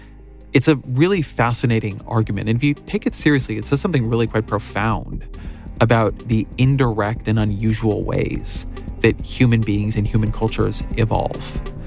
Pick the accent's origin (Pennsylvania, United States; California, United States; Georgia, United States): California, United States; I'm a journalist, I'm a Californian.